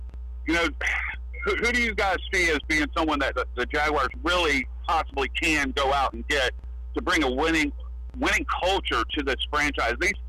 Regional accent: Jacksonville, Florida, United States; You know, I'm from Jacksonville, born and raised here.

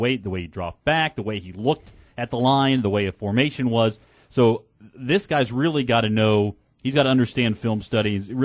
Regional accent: Kansas City, United States; as a free safety growing up in Kansas City

